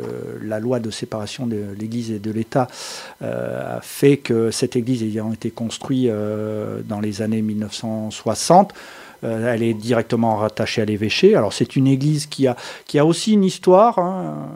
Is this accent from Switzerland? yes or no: no; Nouvelle-Aquitaine, France; Je viens du département voisin, je suis de la Creuse. Donc à la fois né en Creuse, ce qui devient rare, et habitant pendant 25 ans, une commune pas très éloignée d'ailleurs de Saint-Sulpice-Laurière